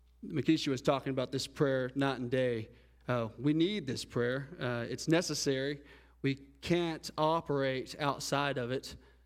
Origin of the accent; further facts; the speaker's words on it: Paris, Texas, United States; In my hometown, as Michigan fact-checked me on this, but there's 120 churches, 157 in the county. There's 120 churches in the town of Paris, Texas.